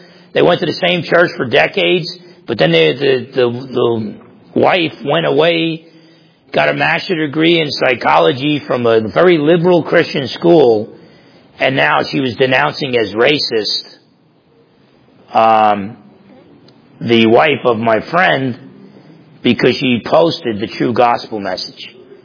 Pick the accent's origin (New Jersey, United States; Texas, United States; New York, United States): New Jersey, United States; I'm from New Jersey, too.